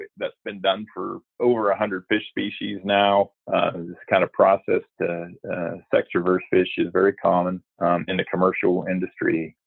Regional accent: Pennsylvania, United States; I grew up in Pennsylvania where the brook trout is the native fish

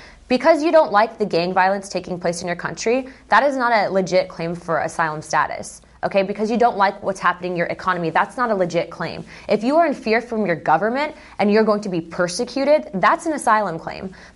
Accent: United States; because I'm American and I happen to be Hispanic

